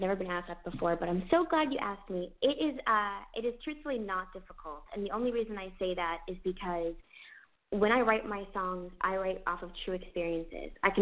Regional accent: United States; and all around the country here in my home country, the United States, which is Canada's best friend.

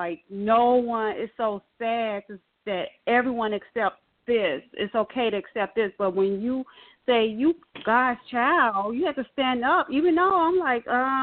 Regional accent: Chicago, Illinois, United States; I'm from Chicago, and it was I would say a mega church, but it was it's a pretty large church in Chicago.

